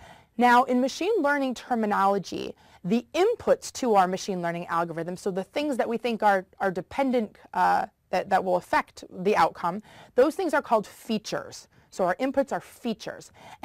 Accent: Detroit, Michigan, United States; Think about the difference of prices in houses of my hometown of Detroit versus something like Silicon Valley

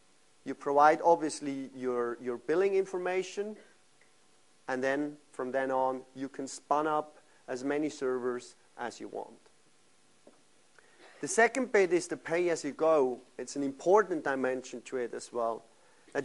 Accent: Switzerland; English is a second language; But I'm coming from Switzerland, and just imagine when we have two weeks of nice weather in a row, then this is an exception of a century.

